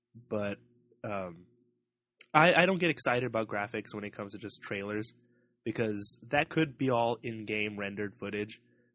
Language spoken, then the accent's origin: English; California, United States; I loved that kind of area as a Californian.